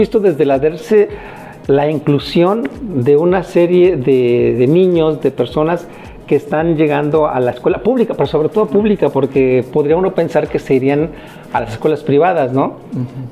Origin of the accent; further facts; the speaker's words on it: Mexico City, Mexico; now in Puerto Vallarta, Mexico; incluyéndome yo, que vengo de la Ciudad de México, que llegamos a esta bella ciudad y nos enamoramos.